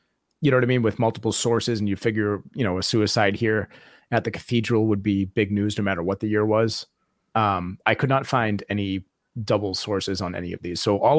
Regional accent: Connecticut, United States; now in Florida, United States; I know this is completely off topic, but I'm from Connecticut and moved to Florida.

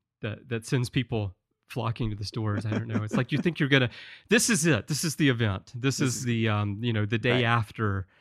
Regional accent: Alabama, United States; But your story there reminds me of when I was growing up in Alabama, where literally if the weatherman on TV mentioned the word snow

